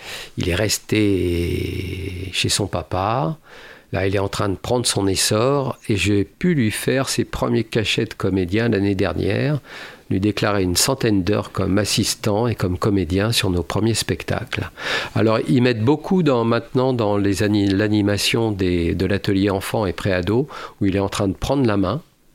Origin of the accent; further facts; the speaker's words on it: Meschers-sur-Gironde, Nouvelle-Aquitaine, France; Je suis de Méché.